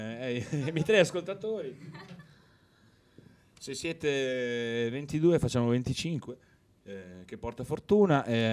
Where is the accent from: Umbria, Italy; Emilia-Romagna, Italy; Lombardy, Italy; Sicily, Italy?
Emilia-Romagna, Italy; Vengo dalla Romagna